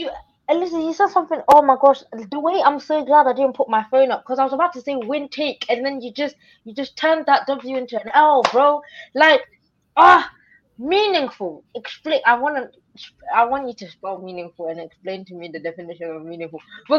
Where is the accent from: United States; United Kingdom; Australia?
United Kingdom; England; And then someone said they liked my accent. I don't know who it was. Thank you. I'm English, agreed.